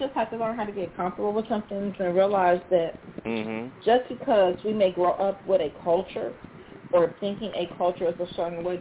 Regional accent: Detroit, Michigan, United States; I grew up here in Detroit.

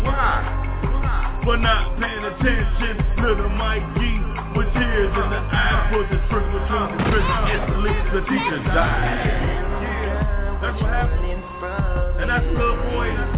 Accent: Cleveland, Ohio, United States; We're gonna take it back up to my hometown, Cleveland, Ohio, up on the west side.

